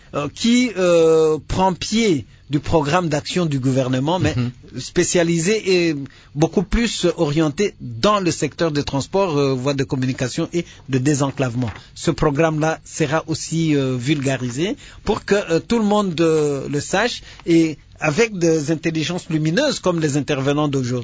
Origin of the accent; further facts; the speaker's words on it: Goma, North Kivu, DR Congo; now in Kinshasa, DR Congo; Je viens de Goma. J'ai trouvé le même problème comme ici à Kinshasa.